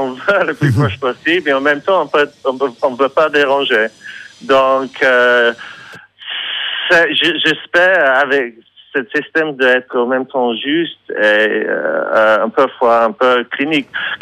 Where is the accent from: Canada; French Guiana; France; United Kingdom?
United Kingdom; England; French is a second language; mais je suis anglais, donc ça va.